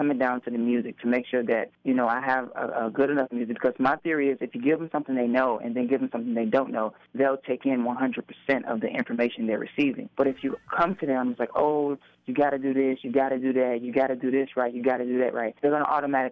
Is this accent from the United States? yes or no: yes; Chicago, Illinois, United States; I am from Chicago, yes.